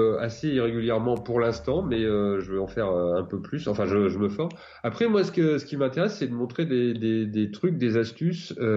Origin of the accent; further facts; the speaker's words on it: Lyon, Auvergne-Rhône-Alpes, France; moi je suis lyonnais, j'habite à Lyon, c'est une ville, il y a pas mal de dessinateurs de BD.